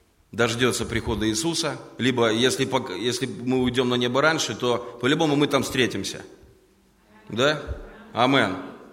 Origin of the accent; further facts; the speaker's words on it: Riga, Latvia; Привет, я из Риги.